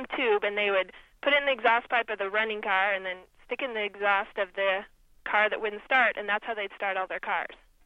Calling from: Kalamazoo, Michigan, United States; I'm calling from Kalamazoo, Michigan.

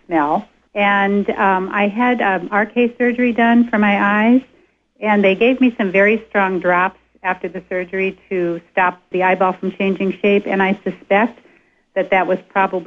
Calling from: Plattsburgh, New York, United States; Dawn, yes, I am calling from Plattsburgh.

